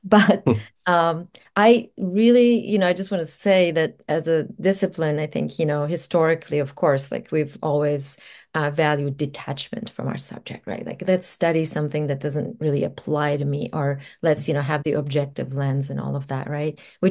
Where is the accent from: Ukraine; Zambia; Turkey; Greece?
Turkey; now in United States; when I moved here from Turkey, right? I'm an immigrant from Turkey to the US